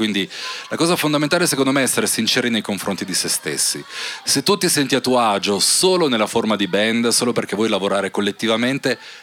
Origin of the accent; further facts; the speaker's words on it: Verona, Veneto, Italy; moved away; E questa cosa mi è rimasta anche quando poi me ne sono andato da Verona, perché sono nato lì, da genitori slavi. Figurati essere alto slavo e ateo a Verona negli anni 80, c'era proprio lo stigma su di me.